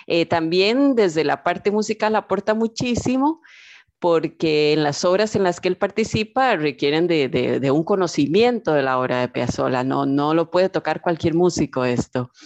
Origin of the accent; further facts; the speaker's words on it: Moravia, San José, Costa Rica; yo vengo de un pueblito de Costa Rica, allá de Moravia